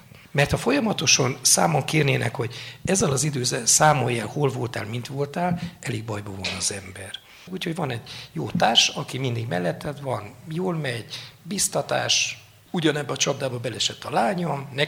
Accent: Lăzarea, Harghita, Romania; Én a Szárhegyi táborban nőttem fel. Én egész kicsi koromtól ott voltam a táborban.

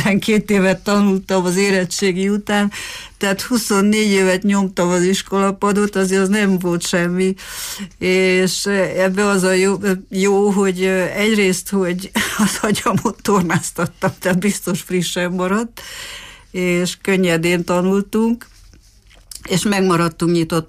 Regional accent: Târgu Mureș, Mureș County, Romania; Hát, ha onnan kezdjük, hogy Marosvásárhelyen születtem a történetem. Itt végeztem el az iskoláimat, és a Bolyai Farkas Liceumban érettségiztem az akkori reál szakon

